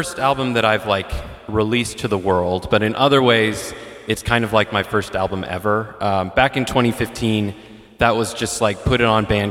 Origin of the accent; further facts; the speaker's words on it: Bainbridge Island, Washington, United States; Yeah. My hometown is Bainbridge Island.